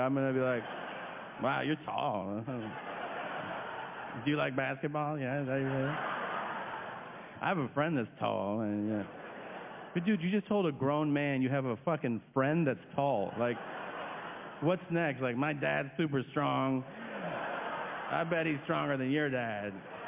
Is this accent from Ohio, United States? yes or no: no; California, United States; I was like, I'm from Southern California.